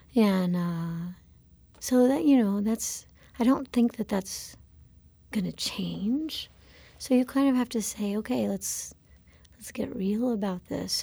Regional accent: North Carolina, United States; I'm from North Carolina.

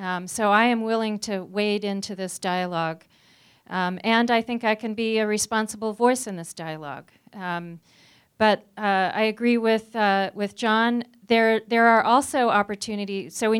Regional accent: Bozeman, Montana, United States; So I'm from Bozeman, and we have had so many high-profile murders by domestic abusers

